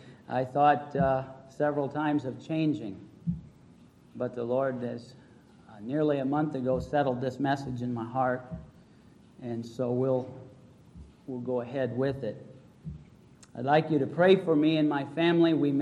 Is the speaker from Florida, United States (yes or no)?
yes; Florida, United States; I do say that I am glad that I am from Brevard County, Florida, where we only counted them one time.